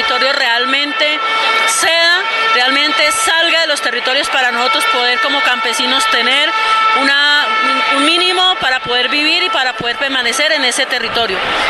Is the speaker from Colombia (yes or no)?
yes; Colombia; digamos como colombianos y como colombianas que seamos